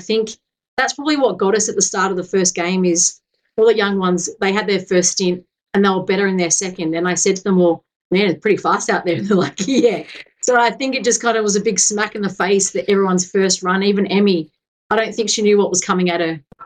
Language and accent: English; Australia; now in New Zealand; I forget that I'm Australian when I'm around the group. I'm all in the Kiwi.